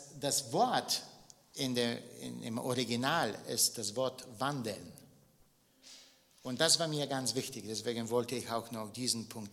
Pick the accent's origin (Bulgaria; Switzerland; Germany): Bulgaria; Ich habe als Kind in Bulgarien zum ersten Mal den Ausdruck gehört